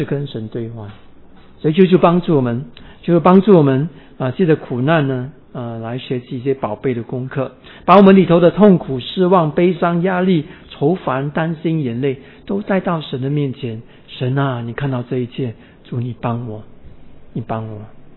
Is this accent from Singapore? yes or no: yes; Singapore; 新加坡我是新加坡人啊，我在新加坡很少看到磐石啊